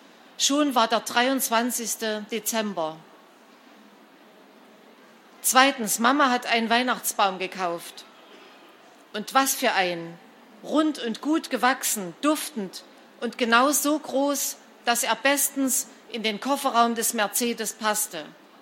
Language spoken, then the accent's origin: German; Saxony, Germany; Wie Sie hörten, bin ich im Erzgebirge aufgewachsen und habe als Erwachsene noch einmal 10 Jahre dort gelebt.